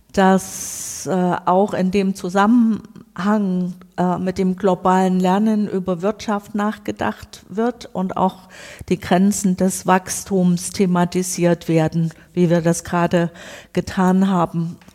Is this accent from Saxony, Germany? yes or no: yes; Saxony, Germany; Ich komme aus dem Braunkohlerevier südlich von Leipzig.